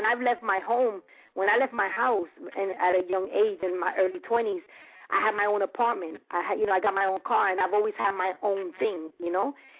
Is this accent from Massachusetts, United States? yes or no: no; Bronx, New York, United States; I'm a Latin woman. My mother and father were both born in Puerto Rico. I was born in Bronx, New York, so I'm a New Yorican. But my household, my mother has always spoke Spanish